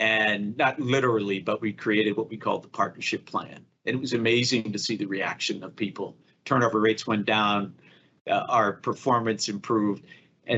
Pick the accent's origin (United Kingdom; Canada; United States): United States; Boston, Massachusetts; You know, I grew up in Boston, know a lot of my father knew a bunch of people in the industry.